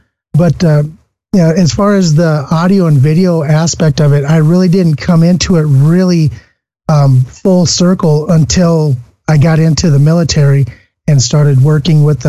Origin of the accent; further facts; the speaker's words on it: Pipestone, Minnesota, United States; Well, I'm originally from Minnesota. I grew up in a small town called Pipestone, Minnesota, which has got about 1,300 people.